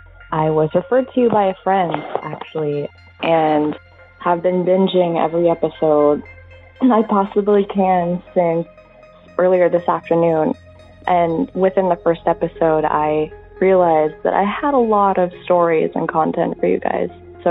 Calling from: Seattle, Washington, United States; I'm calling from Seattle, Washington.

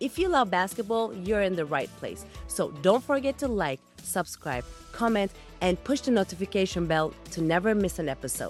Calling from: Istanbul, Turkey; and I am connecting from Istanbul, Turkey.

